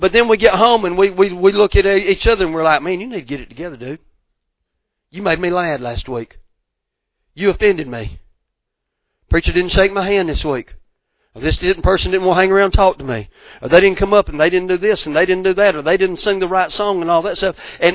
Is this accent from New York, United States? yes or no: no; Georgia, United States; accent: thick accent; everybody thinks we're either from Texas or Georgia because my terrible, and it's not a terrible, just my thick accent. I was like, man, you either got to be from Texas or Georgia. And I'm like, yeah, you know, I'm from Georgia and all that stuff.